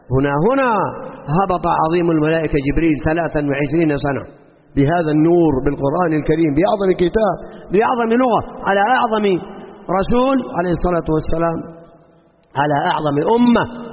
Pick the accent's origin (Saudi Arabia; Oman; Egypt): Saudi Arabia; أصبحت بلادنا السعودية حديث الرجال ومضرب الأمثال